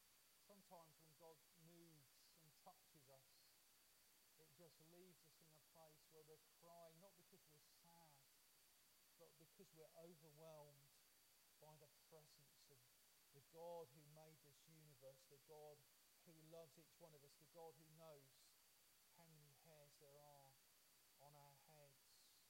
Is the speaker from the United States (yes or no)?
no; United Kingdom; You see, we're British. Stiff upper lip, unless it's football or sport or cricket or whatever it is that you enjoy.